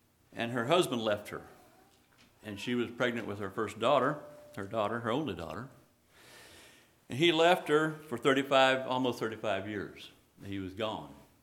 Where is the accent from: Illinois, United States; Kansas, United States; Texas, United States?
Kansas, United States; also born or lived in Indiana; And I lived in Indiana. I grew up in Kansas. Moved to Indiana and was there 15 years.